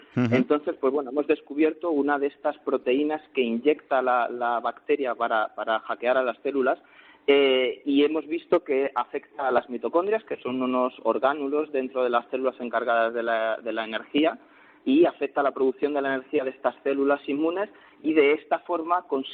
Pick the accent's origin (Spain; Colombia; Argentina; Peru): Spain; moved away as an adult; now in France; me fui de España con la idea de volver a los pocos años.